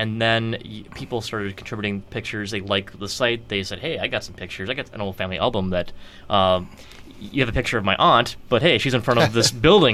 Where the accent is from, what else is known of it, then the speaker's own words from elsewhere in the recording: Ireland; now in United States; as an Irish in America today, I could not get the name pronounced right.